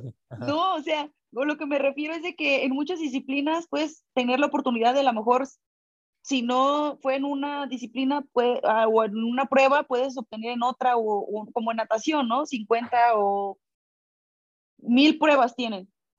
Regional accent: Mexico; nosotros como atletas mexicanos somos adaptables a lo que nos pongan

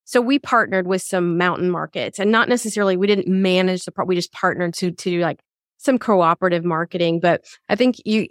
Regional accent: Arlington, Virginia, United States; I grew up in Arlington, Virginia, so very familiar with Sterling.

